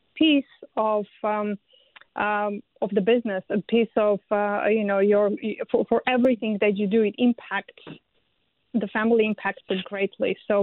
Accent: Yerevan, Armenia; I'm from Yerevan as well. I'm a Yerevanci, typical Yerevanci

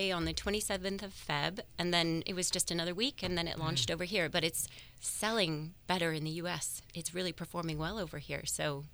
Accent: Santa Rosa, California, United States; I was born in Santa Rosa, California. So right here. I was born at Memorial Hospital. Grew up in Santa Rosa.

